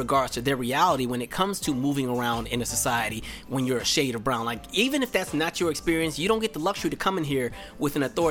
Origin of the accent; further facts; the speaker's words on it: West Coast, United States; I was sharing my experience of what it was like growing up on the West Coast and growing up in an area where, you know, you had a lot of families who were biracial